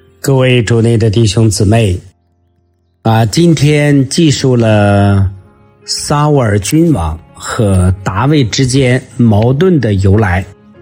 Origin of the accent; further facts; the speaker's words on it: China; 我们中国人说天意难违呀